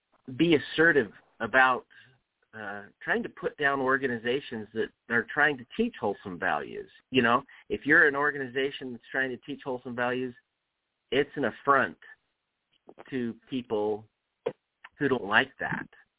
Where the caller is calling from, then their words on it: Salt Lake City, Utah, United States; I'm calling from Salt Lake, Utah